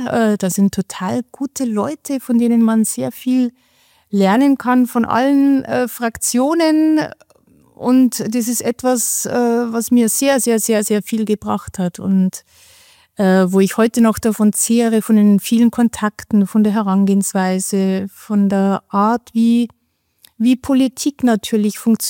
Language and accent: German; Bavaria, Germany; wir sind halt alle aus Bayern und dann ist Berlin immer 500 Kilometer weg.